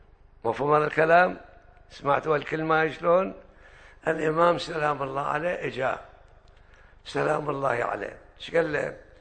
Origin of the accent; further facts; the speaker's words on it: Iraq; هذا مثل عندنا بالعراق